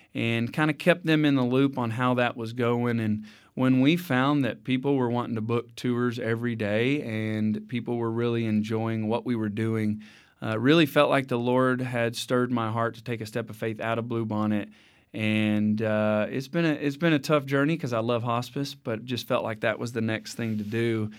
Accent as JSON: {"language": "English", "town": "Dallas", "region": "Texas", "country": "United States", "tie": "born there", "said": "Well, I was born in Dallas, Texas, and kind of moved around different places in Texas."}